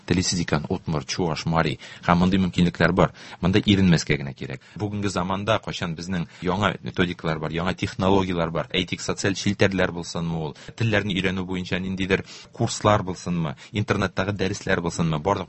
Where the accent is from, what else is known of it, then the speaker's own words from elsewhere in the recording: Bashkortostan, Russia; Мин үзем Башкортстан егете